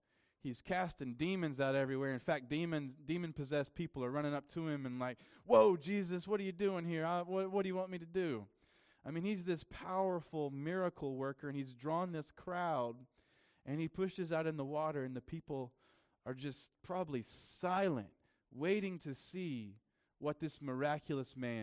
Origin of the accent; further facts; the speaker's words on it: the South, United States; You ever met I'm from the South, and I know several farmer kind of guys.